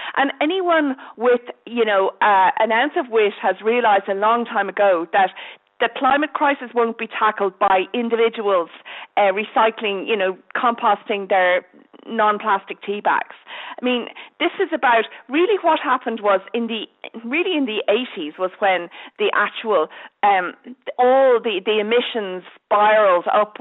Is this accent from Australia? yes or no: no; Dublin, Leinster, Ireland; I grew up in Dublin, but she came from a farm.